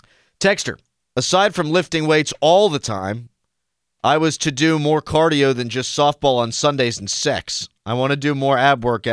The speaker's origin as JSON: {"language": "English", "town": "Mount Lebanon", "region": "Pennsylvania", "country": "United States", "tie": "born or raised there", "said": "I grew up in Mount Lebanon, man."}